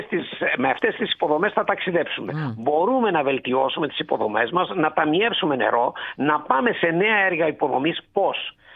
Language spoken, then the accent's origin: Greek; Peloponnese, Greece; Όχι, δεν είναι στην Κρήτη, είναι στη Μάνη.